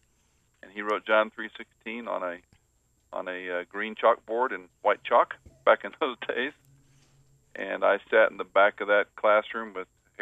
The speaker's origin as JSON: {"language": "English", "town": "Houston", "region": "Texas", "country": "United States", "tie": "born or raised there", "also_born_or_lived": "Atlanta, United States", "said": "Born in Atlanta, Georgia, but was a child when my dad took a job in Houston, Texas. So Texas is pretty much home for most of our elementary, high school, and college years."}